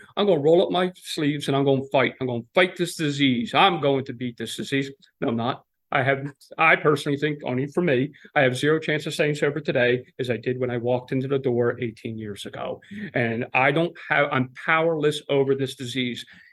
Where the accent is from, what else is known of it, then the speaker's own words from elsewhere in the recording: New Jersey, United States; I'm from Jersey, right outside of Philly.